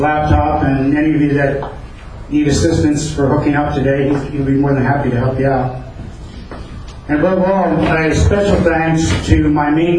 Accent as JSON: {"language": "English", "region": "California", "country": "United States", "said": "I'm the current president. And I'm from Orange County."}